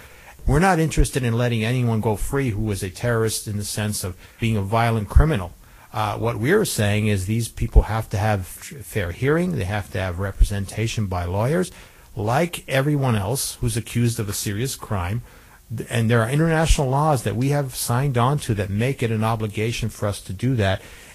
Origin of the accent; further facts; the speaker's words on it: United States; as an American citizen, I say this, but I don't ever expect our country to do those kind of violations